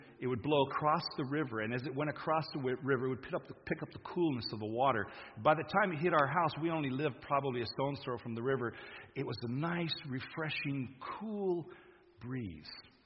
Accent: Borneo, Malaysia; quite the opposite from my experience growing up in Borneo.

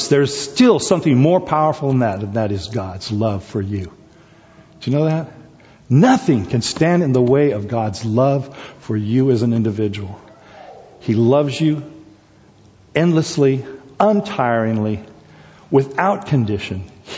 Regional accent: South Korea; when I was a kid growing up in Korea. And we had, of course, a beach cabin that was right on the beach.

